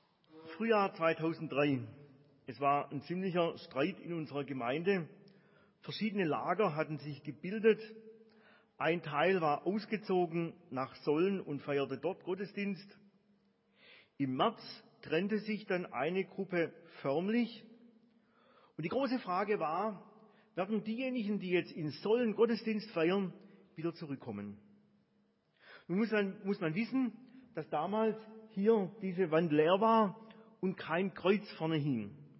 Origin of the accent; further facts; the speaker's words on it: Hanover, Lower Saxony, Germany; Nee, ich bin nicht von hier, ich bin aus Hannover.